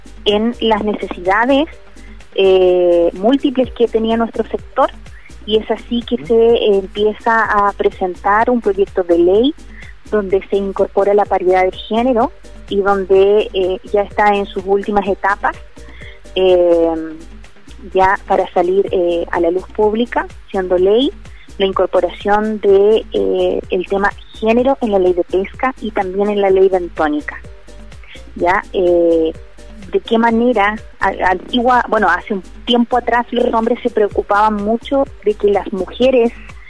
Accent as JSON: {"language": "Spanish", "town": "Dalcahue", "region": "Los Lagos", "country": "Chile", "tie": "born or raised there", "said": "soy oriunda de la comuna de Dalcahue, de la provincia de Chiloé."}